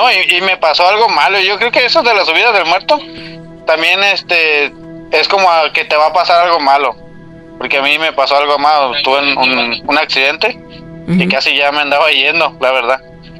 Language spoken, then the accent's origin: Spanish; Tijuana, Baja California, Mexico; pues ahí estuve viviendo en Tijuana, soy de Tijuana.